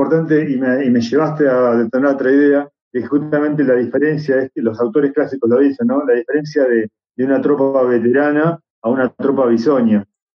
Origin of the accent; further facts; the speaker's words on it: Argentina; yo he compuesto fuerzas de seguridad aquí en mi país, en Argentina